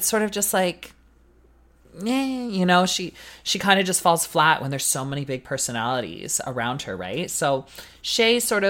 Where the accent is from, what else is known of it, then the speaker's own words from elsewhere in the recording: Canada; as a Canadian girly